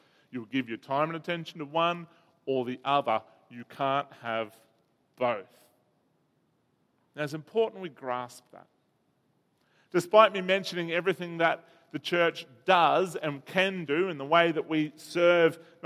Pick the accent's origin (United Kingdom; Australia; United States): Australia; Bega, New South Wales; born there; I was born in Bega. It might be Bega English.